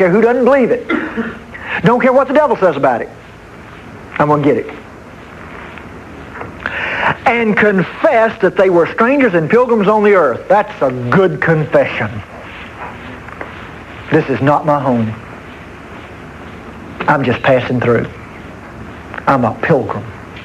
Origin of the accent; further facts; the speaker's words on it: Texas, United States; I'm a Texan and so proud of it. I'm an American and so proud of it.